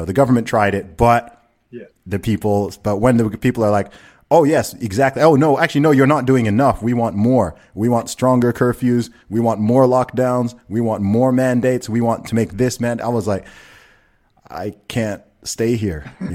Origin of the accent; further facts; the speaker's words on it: Saudi Arabia; I grew up in the Middle East, you know, I grew up in Saudi Arabia.